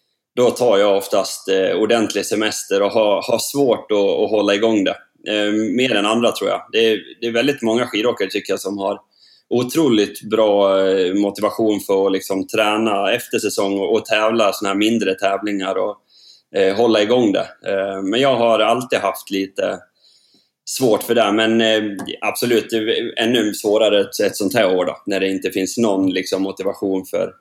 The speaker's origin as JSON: {"language": "Swedish", "town": "Sågmyra", "region": "Dalarna County", "country": "Sweden", "tie": "born or raised there", "said": "Ja, det är hemma I Sågmyra. Där jag är uppvuxen och jag har byggt ett nytt hus här. Så vid sjön här hemma. Det är ute I skogen. Det är ute på landsbygden."}